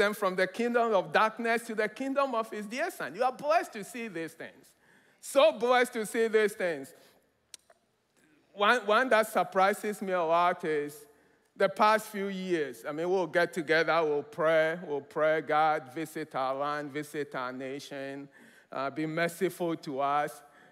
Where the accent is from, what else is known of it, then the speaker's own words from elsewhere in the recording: Ghana; Again, I grew up in Ghana in the 80s.